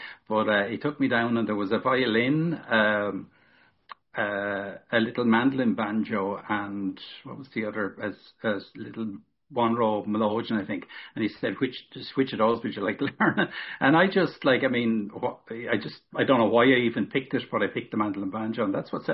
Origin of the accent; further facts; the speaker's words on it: County Wicklow, Ireland; I never actually entered a flat through Wicklow, even though I'm from Wicklow.